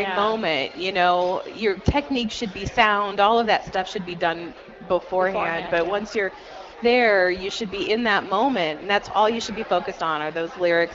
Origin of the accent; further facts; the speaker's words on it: Mount Pleasant, Iowa, United States; my hometown in southeast Iowa, little Mount Pleasant, Iowa, they have a little concert series there